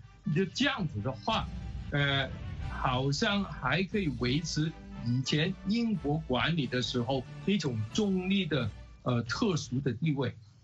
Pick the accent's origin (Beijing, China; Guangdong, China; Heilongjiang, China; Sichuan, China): Guangdong, China; 就变成我们广东人说的那种糖水滚糖鱼